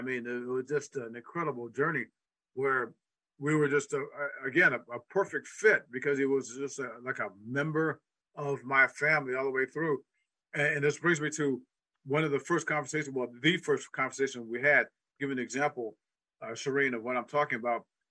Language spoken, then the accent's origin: English; South Bend, Indiana, United States; Like, even though I grew up in South Bend, during the time of the Great Migration, my mom's side of the family came from Cotton Plant, Mississippi.